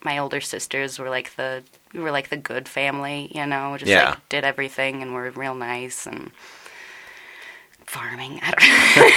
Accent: Kansas, United States; I grew up, until I was 15, I grew up on a wheat farm in the middle of Kansas.

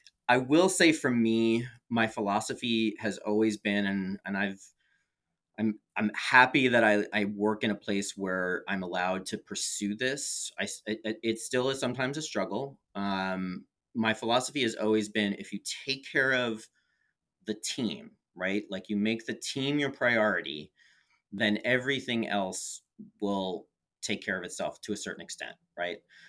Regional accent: New York, United States; also born or lived in San Francisco; now in Portland, United States; Coming from originally from New York, I grew up in the New York metro area, and then spending 4 years living in San Francisco

